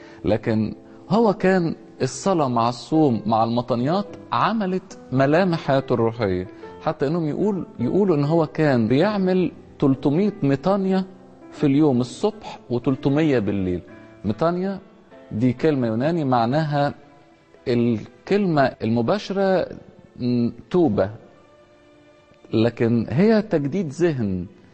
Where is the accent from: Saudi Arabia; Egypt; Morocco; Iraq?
Egypt; Upper Egypt; او اللفظ الدارج فيه عندنا في الصعيد ابو فانا